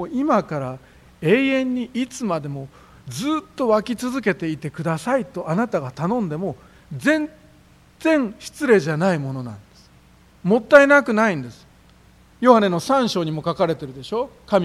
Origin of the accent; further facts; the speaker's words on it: Nagoya, Aichi, Japan; こうして名古屋で育っています私が見ますと、不安に襲われるわけです。